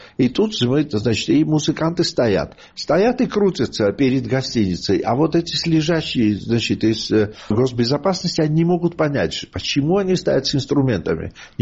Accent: Georgia; Я говорю, «Я нет, я грузин».

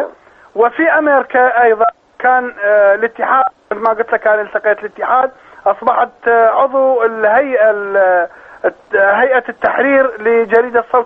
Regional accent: Iraq; now in United States; بعد ما وصلت أنا وعائلتي بعد ما وصلنا إلى ميشيغان عام 1994. ايضا انا اعرفهم من العراق

